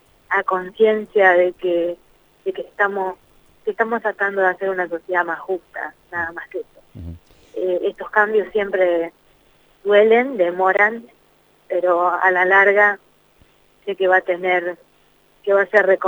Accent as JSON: {"language": "Spanish", "country": "Argentina", "tie": "born or raised there", "said": "yo estoy volviendo ahora a mi pueblo, seguramente va a ser difícil volver, está difícil, virulento el tema, sobre todo en mi pueblo, que es 30.000 habitantes en el norte, en el límite con Corrientes."}